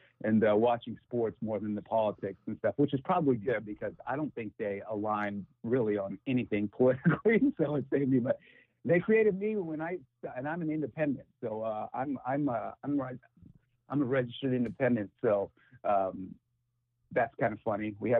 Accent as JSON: {"language": "English", "town": "Washington", "region": "District of Columbia", "country": "United States", "tie": "born there", "said": "Technically, I was born in Washington D.C. So way over there on the East Coast."}